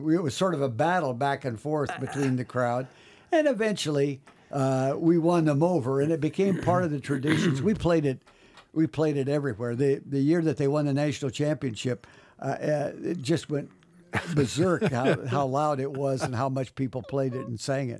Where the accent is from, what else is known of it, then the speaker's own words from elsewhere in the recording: Indiana, United States; And I'm from Indiana, so I didn't know much about polkas in those days.